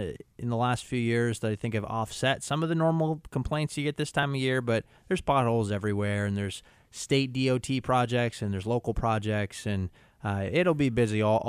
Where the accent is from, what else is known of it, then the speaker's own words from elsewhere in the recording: Bangor, Maine, United States; also born or lived in Massachusetts; Even when I moved back from Massachusetts, I grew up here in Bangor and then was away for about 9 years.